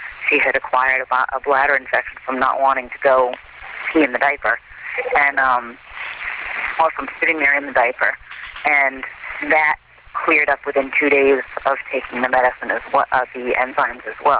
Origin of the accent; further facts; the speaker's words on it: Guilford, Maine, United States; I am from Central Maine, the town of Guilford.